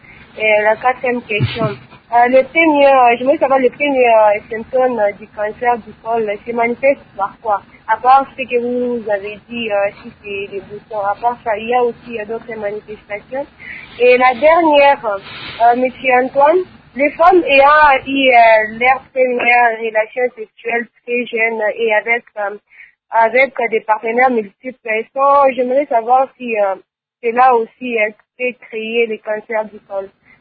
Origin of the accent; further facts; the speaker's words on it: DR Congo; ici chez nous en RDC